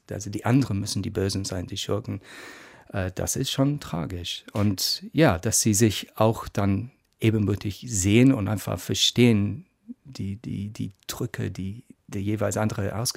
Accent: England, United Kingdom; ich bin gebürtiger Engländer

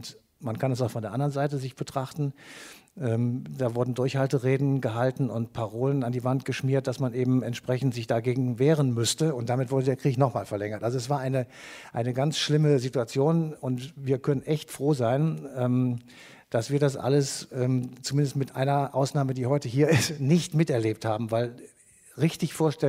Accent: Cologne, North Rhine-Westphalia, Germany; Wir kommen aus Köln

